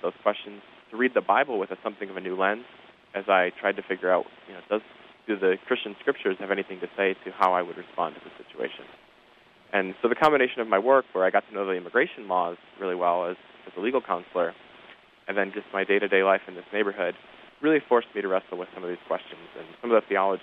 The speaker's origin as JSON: {"language": "English", "region": "Wisconsin", "country": "United States", "tie": "born or raised there", "accent": "Wisconsin", "said": "I grew up in Wisconsin in a relatively small town where if we had immigrants, I wasn't aware of them. Pretty homogenous, you know, small city."}